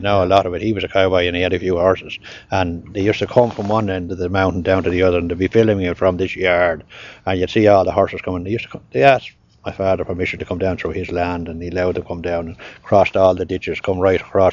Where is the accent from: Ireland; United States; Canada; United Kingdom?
Ireland; Dublin, County Dublin; I was born in, well, I was born in Hollow Street in Dublin, but it was reared in a settle bed.